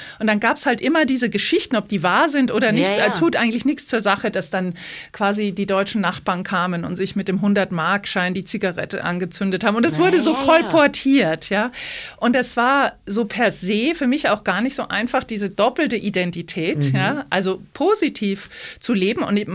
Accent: Austria; Also ich wechsle zum Beispiel die Sprache, wenn ich in meine Heimat fahre. Wenn ich über die österreichische Grenze fahre, ja, spreche ich völlig anders.

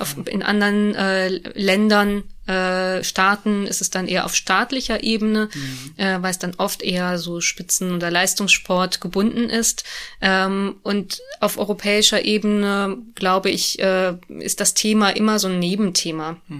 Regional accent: Belgium; also born or lived in Germany; ich bin ja im Dreiländereck groß geworden. Belgien, Niederlande, Deutschland. Habe in Belgien gewohnt, in Deutschland studiert damals.

